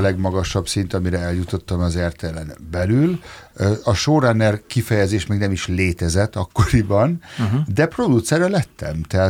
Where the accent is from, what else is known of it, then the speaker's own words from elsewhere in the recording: Germany; now in Hungary; de én nem visszajöttem Magyarországra, hiszen Németországban nőttem fel